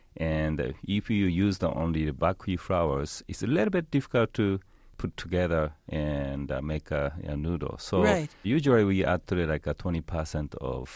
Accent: Tokyo, Japan; English is a second language; now in United States; You know, I'm from Tokyo, and when I was a child, I eat a lot of soba

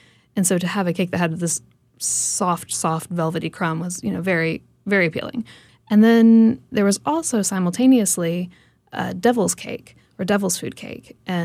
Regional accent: Kentucky, United States; So for me, growing up in Kentucky, sweet potato pie was a tremendously important dessert that we always had around the holidays

